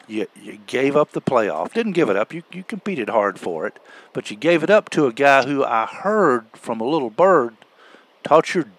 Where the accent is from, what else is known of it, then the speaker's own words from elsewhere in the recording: Arkansas, United States; also born or lived in Alabama; You know, I'm from Arkansas, born and raised there, but, well, actually born in Alabama, but raised in Arkansas, which was our home.